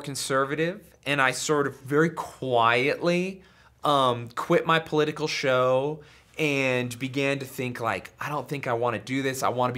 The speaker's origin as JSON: {"language": "English", "region": "Utah", "country": "United States", "tie": "born or raised there", "said": "because again, I grew up in Utah, conservative groups"}